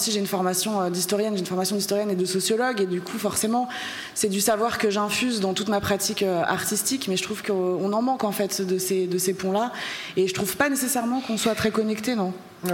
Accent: Algeria; je suis algérienne, je suis née en Algérie, je suis une personne queer, je suis une personne identifiée comme femme

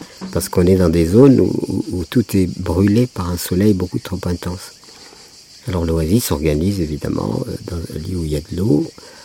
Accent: Algeria; born there; 1938, et à ce moment-là, à ma naissance, il y avait... notre pays, sud de l'Algérie, etc., était colonie française.

